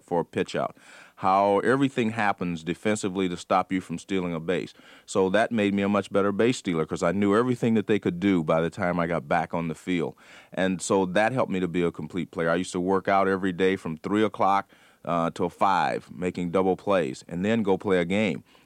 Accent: California, United States; Growing up in California, my father would take me to the minor league games, Oakland Oaks.

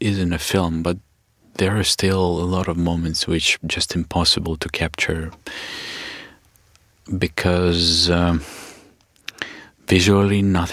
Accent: Kharkiv, Kharkiv Oblast, Ukraine; I grew up in Kharkiv

